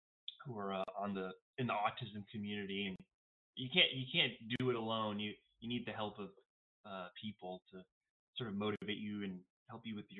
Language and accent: English; Boston, Massachusetts, United States; now in Los Angeles, United States; But yeah, I mean, I'm living in LA. I'm from Boston